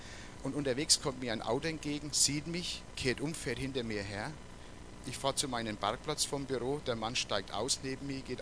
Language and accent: German; Bavaria, Germany; Bei uns in Oberfranken gibt es diese Thüringer Coburger Bratwürste, die schmecken gut.